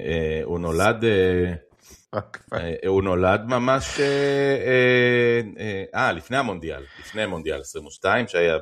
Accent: Jerusalem, Jerusalem District, Israel; אני שונא קור, אני גדלתי בירושלים

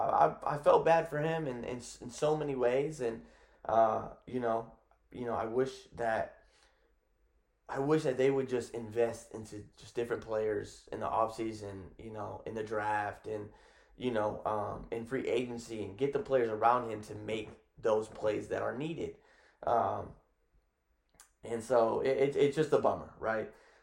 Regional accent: Detroit, Michigan, United States; I mean, I'm from Detroit, Michigan.

